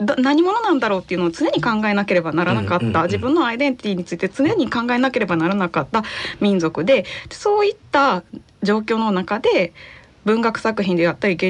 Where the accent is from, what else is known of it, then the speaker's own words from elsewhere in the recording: Himeji, Hyogo, Japan; now in Minoh, Japan; あ、姫路です。